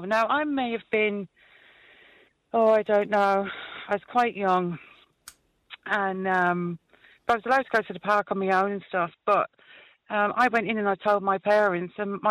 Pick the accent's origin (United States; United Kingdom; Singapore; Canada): United Kingdom; Catford, London; I grew up in London, in Catford, in southeast London, and my house actually backed on to a massive park called Blythehill Park.